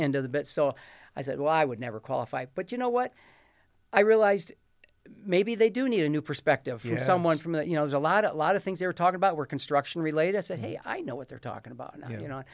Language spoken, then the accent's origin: English; Perrysburg, Ohio, United States; all those years of growing up in Perrysburg, raising family